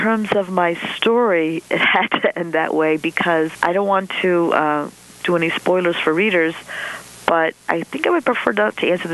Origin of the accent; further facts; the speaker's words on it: New Jersey, United States; I'm from New Jersey